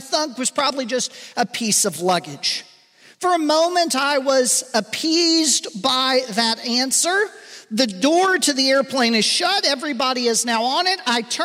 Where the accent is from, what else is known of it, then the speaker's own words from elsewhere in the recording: Atlanta, Georgia, United States; I grew up in Atlanta, Georgia. My grandparents were in Memphis, Tennessee.